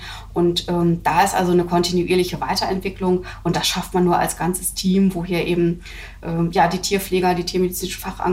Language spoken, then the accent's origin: German; Hamburg, Germany; Also auch ich bin ja aus Hamburg und nicht nicht Schleswig-Holsteiner.